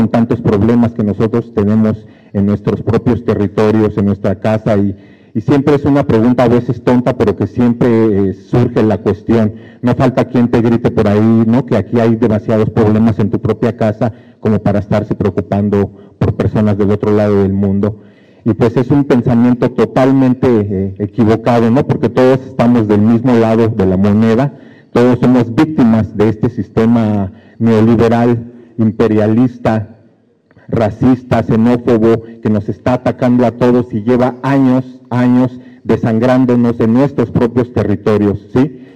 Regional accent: Mexico; Ustedes lo saben, nosotros como mexicanos perdimos casi la mitad de nuestro territorio

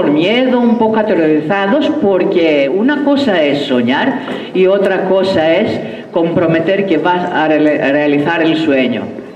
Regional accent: Greece; Somos un pequeño colectivo, el colectivo Calendario Zapatista, y somos de Grecia.

